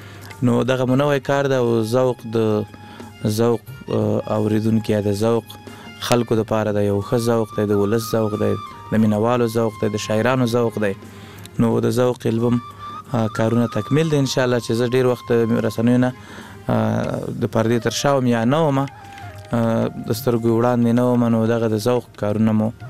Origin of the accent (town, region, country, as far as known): Laghman, Afghanistan; also born or lived in Kunduz